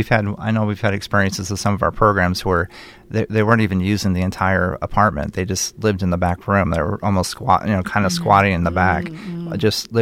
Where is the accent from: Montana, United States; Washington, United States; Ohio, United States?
Washington, United States; Mount Vernon; Well, I grew up in Mount Vernon, Washington. My family has a tulip farm north of Seattle, a Dutch family.